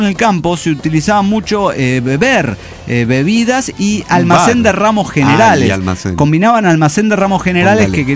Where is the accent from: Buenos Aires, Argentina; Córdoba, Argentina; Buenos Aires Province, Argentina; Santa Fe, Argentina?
Santa Fe, Argentina; Avellaneda; Vengo a contarles una anécdota del tiempo de cuando pintaba mis 20 primaveras.